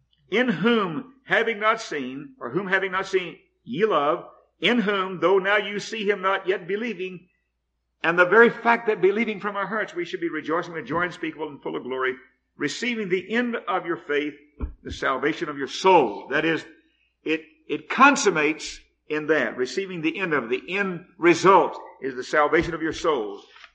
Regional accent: Fort Worth, Texas, United States; When I was a kid growing up in Fort Worth, we had little social organizations we called clubs.

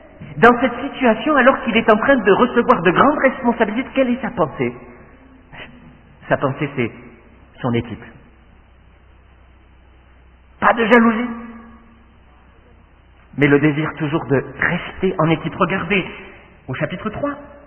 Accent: France; Ça, c'est quelque chose de très célèbre chez nous en France.

